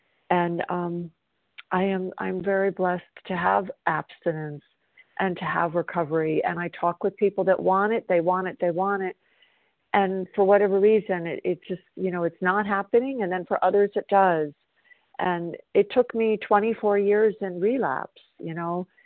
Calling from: South Carolina, United States; I'm calling from South Carolina.

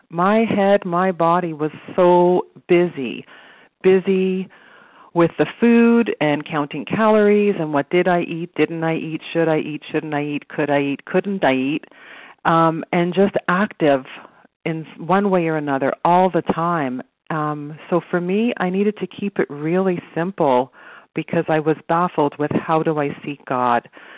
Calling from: Toronto, Ontario, Canada; So I'm calling from Toronto, Canada

